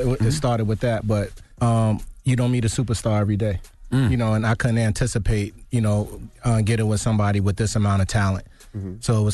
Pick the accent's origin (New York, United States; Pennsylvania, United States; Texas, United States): New York, United States; Brooklyn; Yeah, I'm from East New York, more specifically.